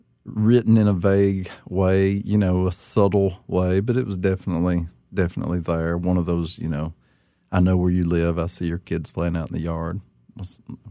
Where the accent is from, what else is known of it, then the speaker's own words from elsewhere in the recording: Appalachia, United States; accent: Appalachian; That's why, obviously, I kept my accent, but I never could get rid of it and didn't want to.